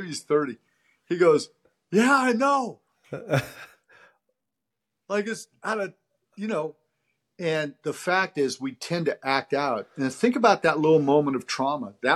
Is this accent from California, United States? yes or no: yes; California, United States; I grew up in California on the coast.